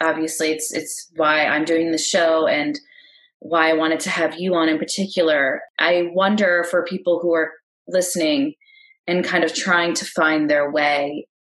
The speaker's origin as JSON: {"language": "English", "region": "New York", "country": "United States", "tie": "born or raised there", "said": "especially as a Southern Italian Catholic, then I'm growing up in New York, I'm free spirited, I'm creative, I'm modern. I go away to college."}